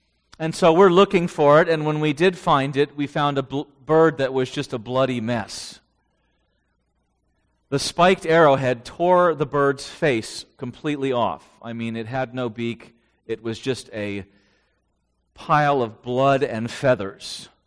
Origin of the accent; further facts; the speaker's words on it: Poway, California, United States; Well, I grew up in Poway, California. If you don't know where Poway is, it is North County of San Diego. And it is affectionately called the city in the country. And we moved there in 1977.